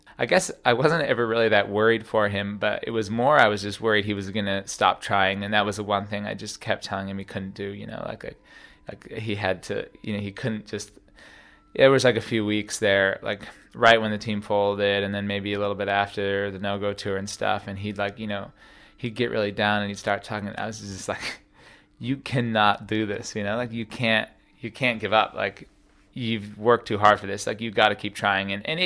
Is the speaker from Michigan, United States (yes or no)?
yes; Traverse City, Michigan, United States; I'm from Traverse City, Michigan, and I'm the better half of the no-go tour.